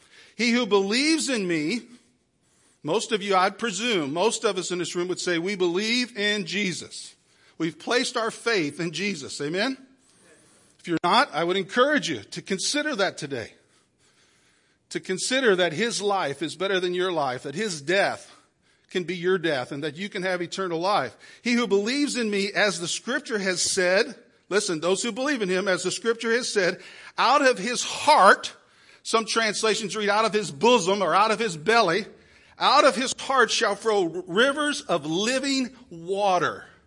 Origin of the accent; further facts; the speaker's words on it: South Carolina, United States; I'm from South Carolina.